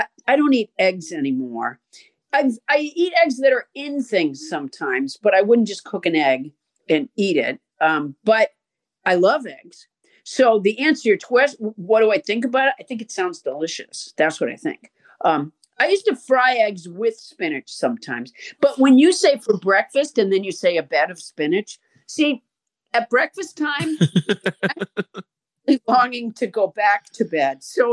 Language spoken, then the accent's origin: English; Massachusetts, United States; But eventually I liked it because I'm from Massachusetts.